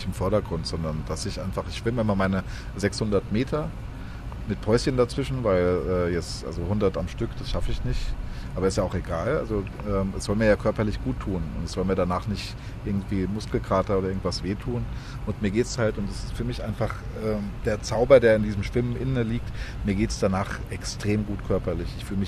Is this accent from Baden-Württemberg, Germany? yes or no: no; Hesse, Germany; Ich komme aus Südhessen, da unten gibt es auch Baggerseen.